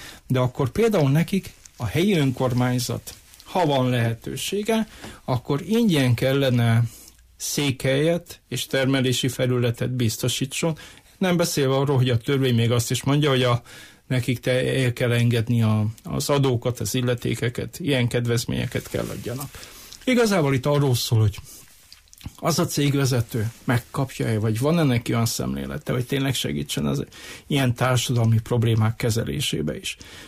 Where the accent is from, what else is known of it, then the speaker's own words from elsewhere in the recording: Székely Land, Romania; ami szomorú számomra székelyföldiként, hogy azért nagyon le vagyunk maradva a Hargita Maros Kovászna a számok tükrébe